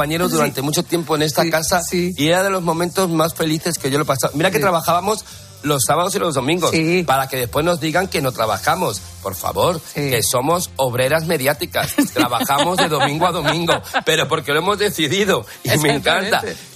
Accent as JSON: {"language": "Spanish", "town": "Madrid", "region": "Community of Madrid", "country": "Spain", "tie": "born or raised there", "said": "Soy madrileño de pro. Desde pequeñito."}